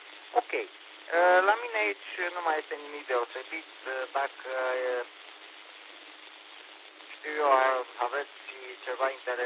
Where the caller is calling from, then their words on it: Bran, Brașov County, Romania; aici și la Bran avem 4 grade Celsius și vreme soste.